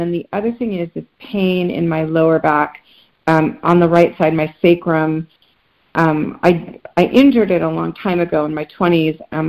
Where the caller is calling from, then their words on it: Santa Cruz, California, United States; So I'm calling from Santa Cruz, California.